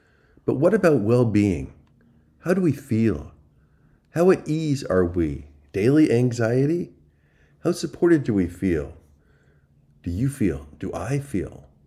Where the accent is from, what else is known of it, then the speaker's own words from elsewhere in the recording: New York, United States; Hey, I grew up on Long Island and know my Levittowns and their developments of cookie-cutter homes.